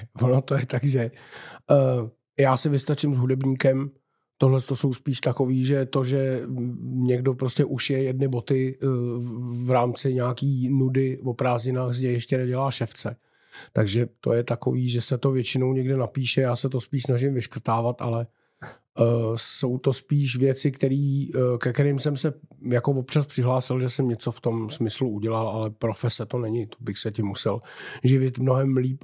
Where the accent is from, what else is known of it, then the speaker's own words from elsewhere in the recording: Karlovy Vary, Karlovy Vary Region, Czechia; born there; co se týče toho, že bych to vnímal jako svý rodiště, tak to je to, že to vím